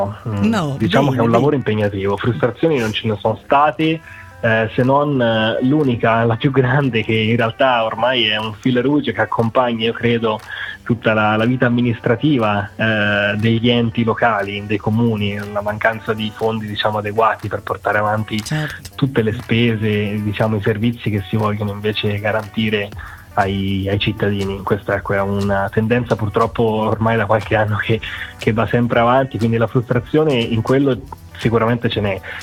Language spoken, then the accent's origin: Italian; Moglie di Maiolati Spontini, Marche, Italy; also born or lived in Jesi / Rome; Io nasco infatti a Iesi come ospedale, ma in realtà sono cresciuto a Moglie di Maiolati Spontini, la frazione del comune, e quindi mi sento tutti gli effetti mogliarolo e maiolatese soprattutto.